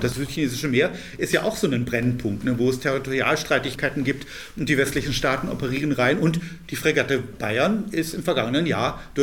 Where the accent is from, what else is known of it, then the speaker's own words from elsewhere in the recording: London, United Kingdom; Ich komme aus London